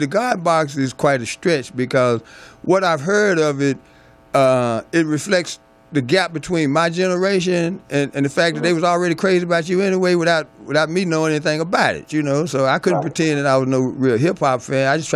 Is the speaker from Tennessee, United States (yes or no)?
yes; Murfreesboro, Tennessee, United States; one of my friends that I grew up with in Murfreesboro